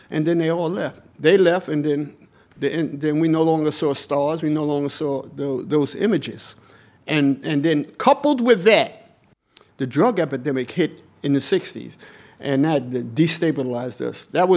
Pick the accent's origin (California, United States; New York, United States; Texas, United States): New York, United States; Harlem; Growing up in Harlem when I was born, we had poor Irish, poor Jews, poor Greeks, poor Italians. We were all here together.